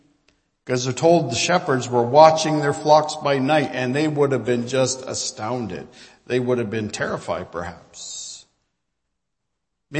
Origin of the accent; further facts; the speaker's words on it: Brantford, Ontario, Canada; And actually, I grew up in Brantford.